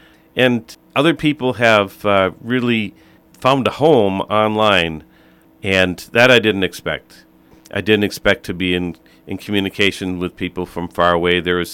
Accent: Eagan, Minnesota, United States; Well, I grew up in Eagan.

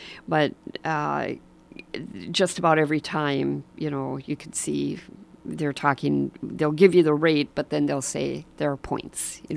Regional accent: Richfield, Minnesota, United States; I didn't know nothing about nothing. I grew up in Richfield, for Pete's sake.

